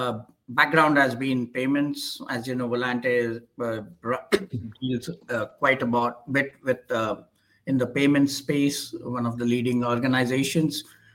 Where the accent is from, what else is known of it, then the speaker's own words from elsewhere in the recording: India; growing up in India, that's what we are used to.